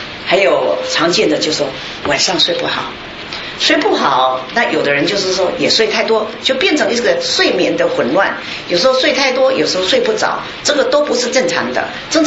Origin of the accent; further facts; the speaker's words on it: Taiwan; 我是台湾人